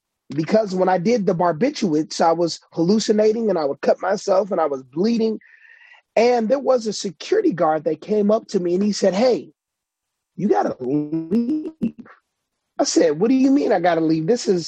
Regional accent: Detroit, Michigan, United States; I was born and raised in Detroit, so it was no problem for me to go back to my old neighborhood

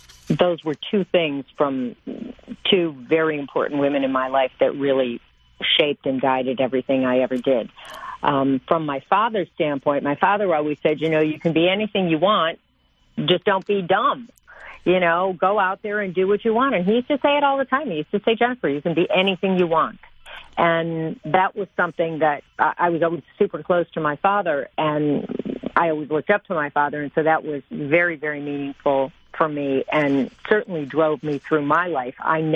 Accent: Allen Park, Michigan, United States; Well, I grew up in Allen Park. I lived there my whole life till I was about 18 years old.

